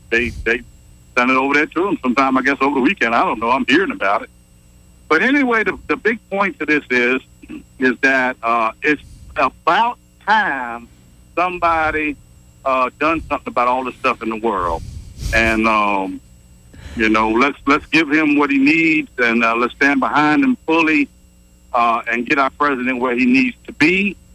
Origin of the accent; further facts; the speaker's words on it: Louisiana, United States; I come from Southeast Louisiana. We get normal rainstorms that look like a typhoon.